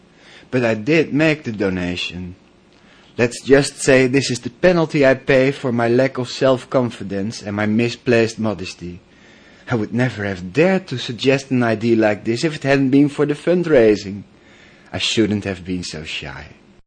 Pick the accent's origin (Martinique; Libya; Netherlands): Netherlands; from the Netherlands.